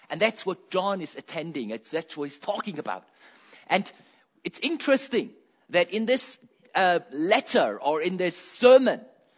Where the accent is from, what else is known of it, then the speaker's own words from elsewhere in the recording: Germany; English is a second language; also born or lived in Agogo, Ghana; I'm from Germany, Deutschland, Germany. I am born in Agogo. My parents were missionaries. That is a little village, a little hospital in Ghana, West Africa.